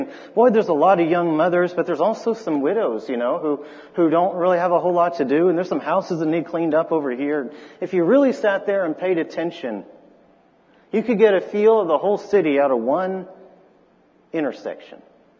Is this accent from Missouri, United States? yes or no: no; Noonan, Georgia, United States; I mean, I'm from Noonan, Georgia. I'm from 2 hours north of here.